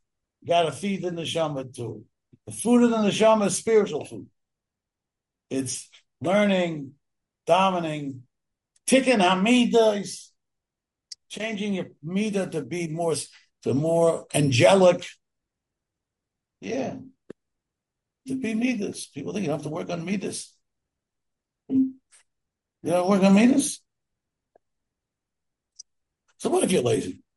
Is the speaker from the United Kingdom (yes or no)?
yes; United Kingdom; British people. I'm British too.